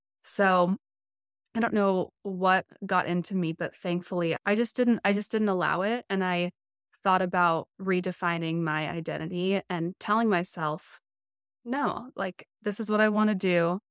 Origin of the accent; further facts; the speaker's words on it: Colorado, United States; also born or lived in Los Angeles; Colorado, lived in Los Angeles for 9+ years, and now travel around nomadically with my fiance. And yeah, growing up in Colorado, I was very shy girl, oldest daughter in the family.